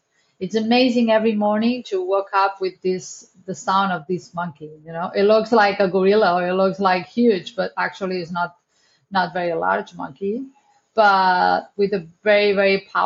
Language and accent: English; Barcelona, Catalonia, Spain; English is a second language; moved away as an adult; now in Costa Rica; I'm from Barcelona. I'm Spanish, and I end up in Costa Rica like more than 15 years ago.